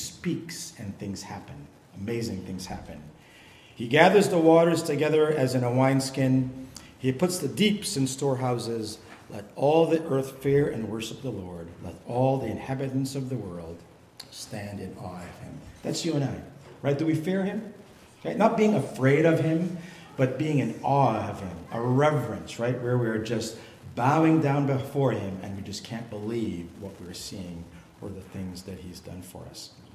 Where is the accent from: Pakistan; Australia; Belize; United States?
Belize; born there; I was born in Belize. I grew up in a Christian home. My dad was a headmaster in Belize. He immigrated to Canada at about 50.